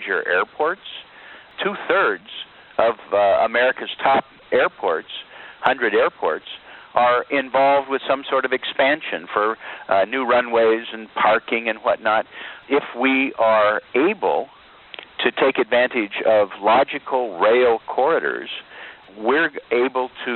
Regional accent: Oregon, United States; The state of Washington, and to a lesser extent, my home state of Oregon, have put money in the Seattle to Portland train link.

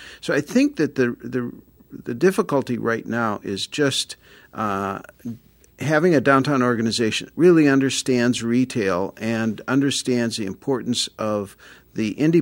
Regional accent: Minneapolis, Minnesota, United States; my hometown of Minneapolis has just a few years ago opened its first light rail line

